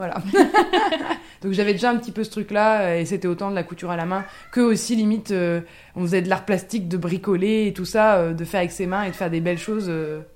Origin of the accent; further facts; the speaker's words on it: Grand Est, France; J'ai grandi dans les Ardennes, dans la vallée de la Meuse, donc c'est la campagne version un petit peu de montagne quand même.